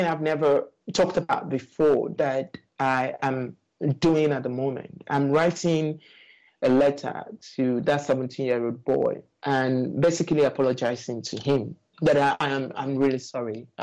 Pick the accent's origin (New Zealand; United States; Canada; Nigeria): Nigeria; moved away as an adult; that's not what you think of as a gay man growing up in Nigeria. You know, I left Nigeria when I was 32.